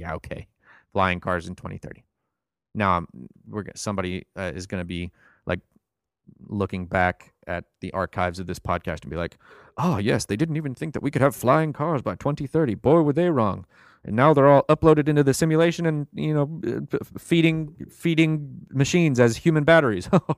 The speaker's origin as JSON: {"language": "English", "town": "Dallas", "region": "Texas", "country": "United States", "said": "I come from Dallas. We thrive on congestion and traffic jams, all right?"}